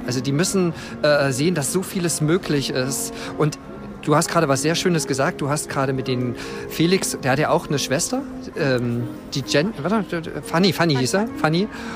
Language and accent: German; Halle, Saxony-Anhalt, Germany; born there; Ich bin in der Händelstadt geboren und bin dann irgendwann zum Studieren nach Berlin gegangen